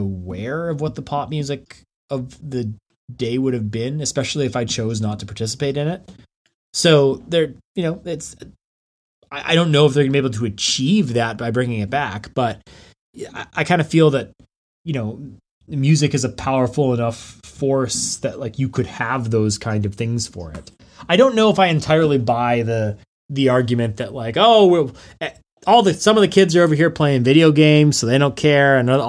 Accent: Canada; I'm Canadian

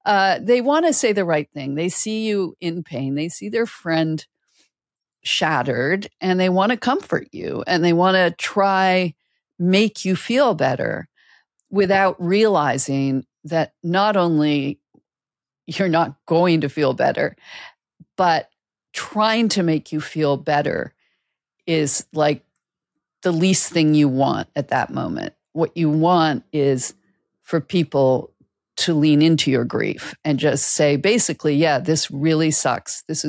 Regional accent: Canada; we're both from Canada

